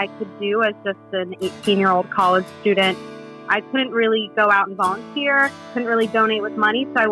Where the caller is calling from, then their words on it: Raleigh, North Carolina, United States; Raleigh, North Carolina.